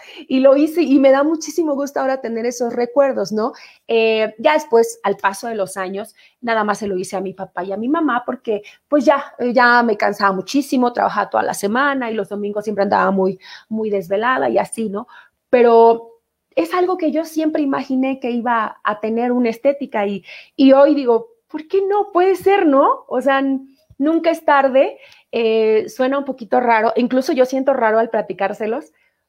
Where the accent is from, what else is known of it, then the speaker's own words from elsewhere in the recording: Mexico City, Mexico; cerca de la casa, allá en Leyes de Reforma, donde yo nací.